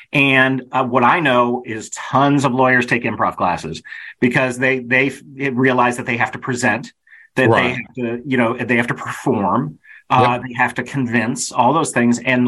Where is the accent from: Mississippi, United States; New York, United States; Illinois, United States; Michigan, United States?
Illinois, United States; Kenilworth; I grew up in Kenilworth, Illinois, which when I was growing up there was the richest white suburb in, you know